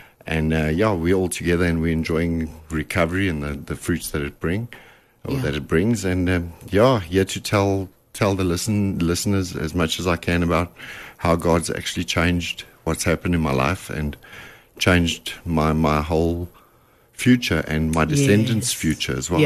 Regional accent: Alberton, Gauteng, South Africa; And I grew up in Alberton most of my life.

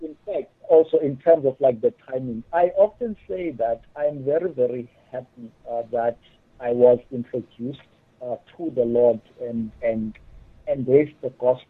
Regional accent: Butterworth, Eastern Cape, South Africa; moved away as an adult; also born or lived in East London; now in Cape Town, South Africa; I was born in East London, grew in Butterworth, high school at Sparta, and then moved to Cape Town to study electrical and computer engineering.

